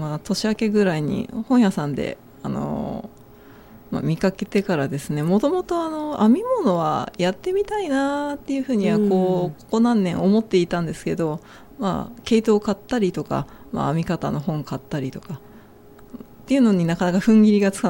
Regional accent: Kanagawa, Japan; 某地元の神奈川県の某球団を応援してはいるんですが

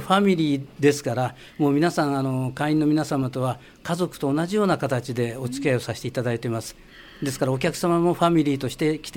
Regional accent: Fujisawa, Kanagawa, Japan; 私は生まれも育ちもこの藤沢で一歩も出たことないんですよ。

